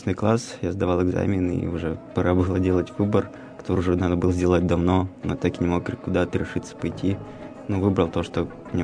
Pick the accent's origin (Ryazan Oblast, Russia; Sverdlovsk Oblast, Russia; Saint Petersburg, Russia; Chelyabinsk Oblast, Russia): Sverdlovsk Oblast, Russia; Zarechny; проходил в городе Заречном, в моем родном городе.